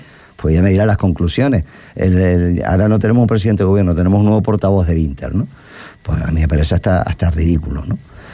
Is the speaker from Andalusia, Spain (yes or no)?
no; Canary Islands, Spain; somos los que estamos más cerca, que somos los canarios.